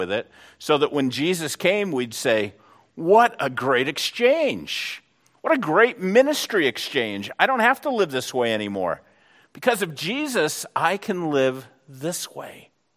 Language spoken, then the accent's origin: English; New England, United States; When I grew up in New England, frequently we'd go up to Maine and, you know, get lobster and eat chowder on the coast.